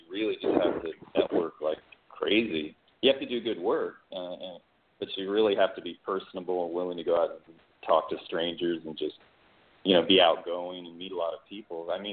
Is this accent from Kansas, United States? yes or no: yes; Kansas, United States; now in Los Angeles, United States; Well, I came to Los Angeles to actually work in the entertainment business. I grew up in Kansas, so I didn't really have any friends or family in the business.